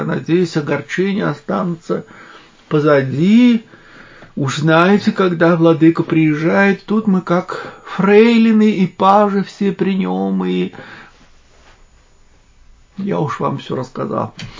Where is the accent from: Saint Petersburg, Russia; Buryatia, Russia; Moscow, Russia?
Moscow, Russia; Мы, москвичи, не можем при всем желании похвалиться.